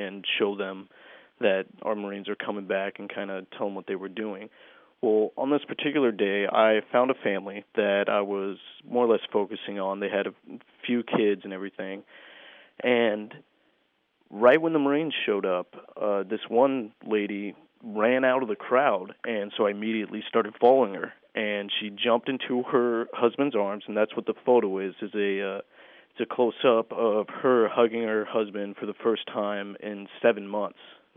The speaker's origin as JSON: {"language": "English", "town": "Nikiski", "region": "Alaska", "country": "United States", "said": "I'm from Nikiski, Alaska, and it's a very small town, and the nearest recruiting station was about a 30 to 40 minute drive away."}